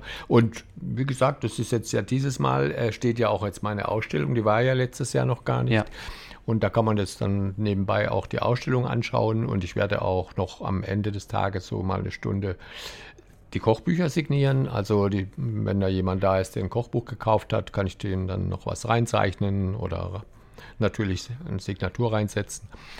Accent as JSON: {"language": "German", "town": "Cologne", "region": "North Rhine-Westphalia", "country": "Germany", "said": "bei uns in Köln würde man Fädel sagen, Viertel."}